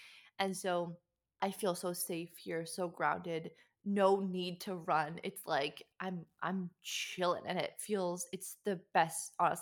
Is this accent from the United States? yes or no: no; Canada; So yeah, so originally I'm from Canada. And I guess, honestly, growing up in Canada, I just always dreamt and visioned and dreamed of living in sunshine